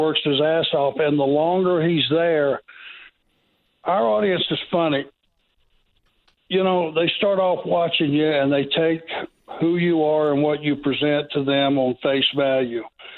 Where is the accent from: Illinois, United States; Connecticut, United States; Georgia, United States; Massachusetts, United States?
Georgia, United States; I was from Georgia. Bob was from Georgia.